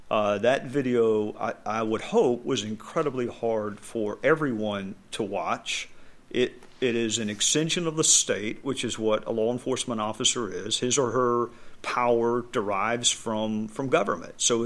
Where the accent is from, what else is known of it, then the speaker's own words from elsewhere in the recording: South Carolina, United States; Of course, Lindsey Graham from my home state.